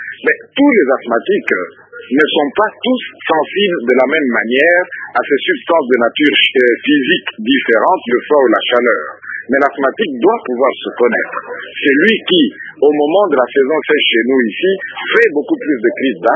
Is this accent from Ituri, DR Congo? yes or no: no; Kinshasa, DR Congo; de prendre chez nous à Kinshasa